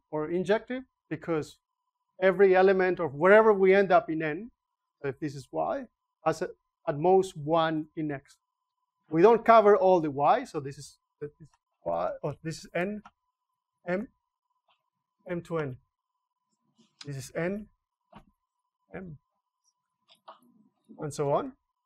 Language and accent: English; Argentina; I'm from Argentina.